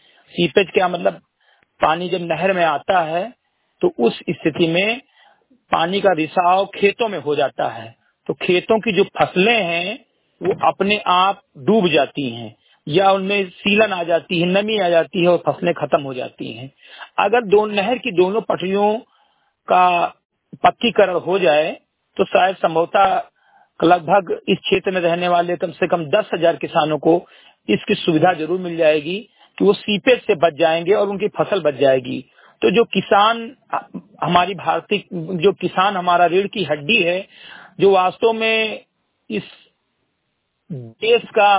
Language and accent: Hindi; Bahraich, Uttar Pradesh, India; समाज सेवी, ग्राम सभा सिमरीगटी, विकास खंड मेनपुरुआ, तहसील मोतीपुर, जनपद बहराइच का निवासी हूँ।